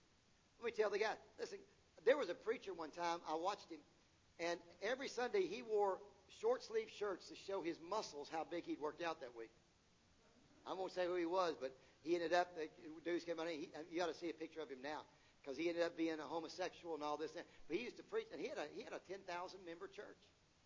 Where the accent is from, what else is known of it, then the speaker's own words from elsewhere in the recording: Virginia, United States; I grew up in Virginia.